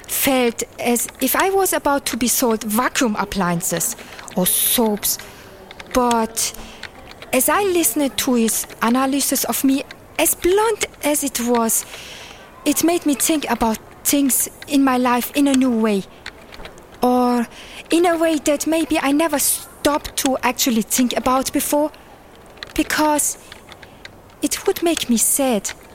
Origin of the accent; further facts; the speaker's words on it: Germany; now in Ireland; Germany, but my parents are Turkish.